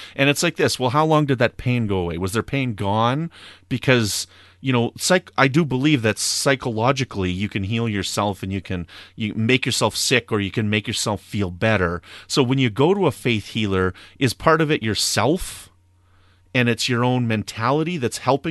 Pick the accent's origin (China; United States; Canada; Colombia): Canada; also born or lived in Pinehouse Lake, Canada / La Ronge, Canada; I'm from Canada. I've lived in Northern Canada, right?